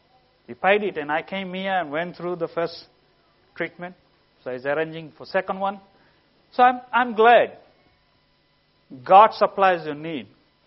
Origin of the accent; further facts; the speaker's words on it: Fiji; Because we are from Fiji. We don't have medical insurance and all this.